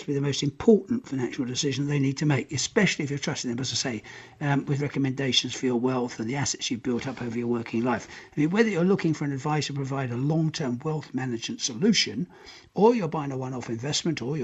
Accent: United Kingdom; now in Europe; while I'm living in Europe as a British expatriate.

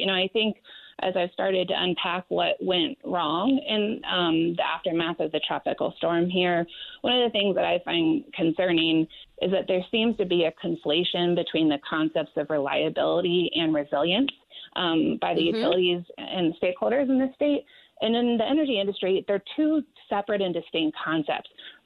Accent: Virginia, United States; Where my home state of Virginia did that.

